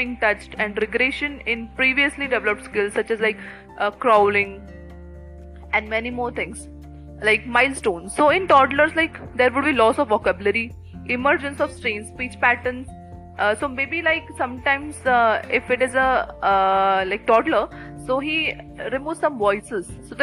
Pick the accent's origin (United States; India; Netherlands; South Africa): India; So being an Indian, like Indian populations will find this type